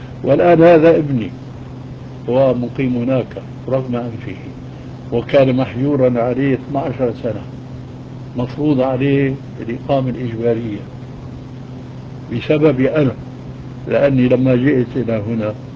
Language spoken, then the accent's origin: Arabic; Damascus, Damascus Governorate, Syria; moved away; also born or lived in Albania; الذي هاجر بنا من ألبانيا إلى سوريا إلى دمشق قبل أن يستشري الحكم الإلحادي